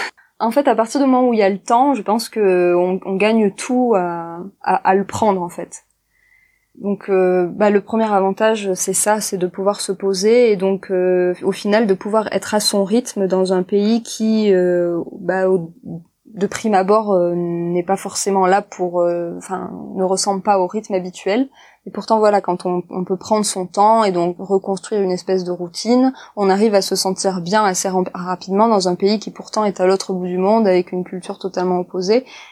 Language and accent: French; France; on ne nous laisse que 30 jours en tant que Français.